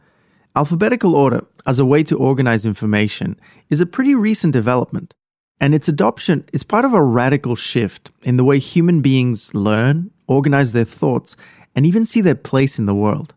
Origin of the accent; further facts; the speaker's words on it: Australia; My home country of Australia was right at the back, 202nd in line.